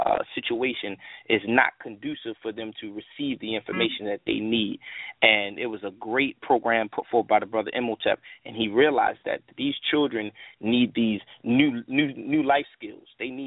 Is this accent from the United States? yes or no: yes; Baltimore, Maryland, United States; I'm from Baltimore. I've been here all my life. You know, maybe you can hear it in my vernacular or how I speak. I'm from Park Heights, which is like his own island in Baltimore.